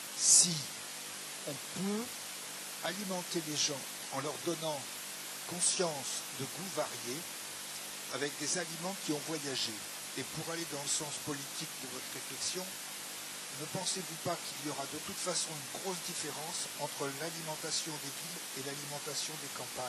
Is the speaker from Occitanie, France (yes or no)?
no; Buxerolles, Nouvelle-Aquitaine, France; Bon, je viens de Buxerolles, ancien professeur et aujourd'hui jardinier.